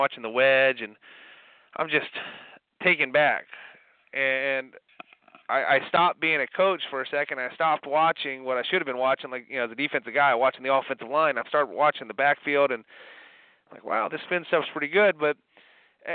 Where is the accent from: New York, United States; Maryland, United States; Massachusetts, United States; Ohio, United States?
Ohio, United States; I meet a guy that's a National Guardsman from Ohio, my home state